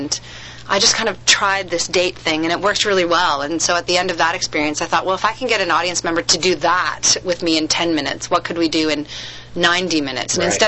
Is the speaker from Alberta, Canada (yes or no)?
yes; Calgary, Alberta, Canada; now in Toronto, Canada; I felt like I'd hit a glass ceiling in the theater community in Calgary